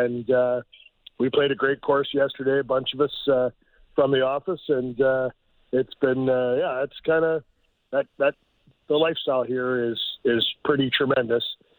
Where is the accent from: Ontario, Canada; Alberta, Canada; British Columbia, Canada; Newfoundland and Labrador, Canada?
Ontario, Canada; Peterborough; now in Las Vegas, United States; I grew up in Peterborough and played at the Kawartha Golf and Country Club and had a love for the game.